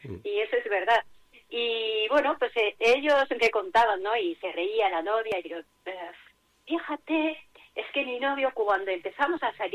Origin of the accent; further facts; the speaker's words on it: Japan; Spanish is a second language; now in Spain; yo soy japonesa, y todos los japoneses que nos visitan dicen lo mismo